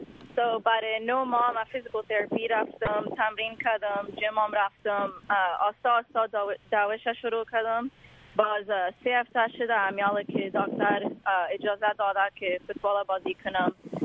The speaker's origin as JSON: {"language": "Persian", "country": "Afghanistan", "said": "ما کل ما افغان هستیم"}